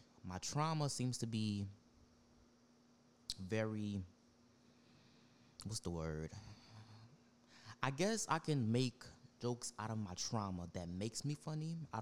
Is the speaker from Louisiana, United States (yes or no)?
yes; New Orleans, Louisiana, United States; But, yeah, I'm from New Orleans, born and raised. 21.